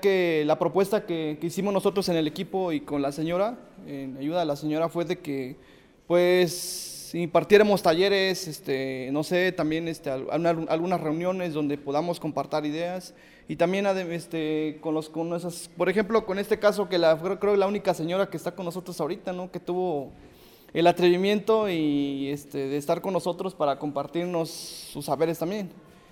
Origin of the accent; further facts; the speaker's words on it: Tlacotepec de Díaz, Puebla, Mexico; first language Nahuatl; yo también soy hablante del náhuatl, soy originario de Tlacuatepec de Díaz.